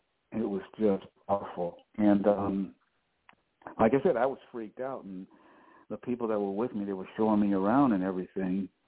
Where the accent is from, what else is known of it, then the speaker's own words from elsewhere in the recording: Cleveland, Ohio, United States; I got jobs and did well in jobs that I could never get, even in my hometown of Cleveland.